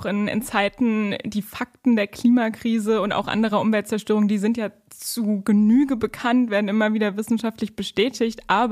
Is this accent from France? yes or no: yes; southern France, France; diese Luft hat mich so an meine Kindheit in Südfrankreich erinnert.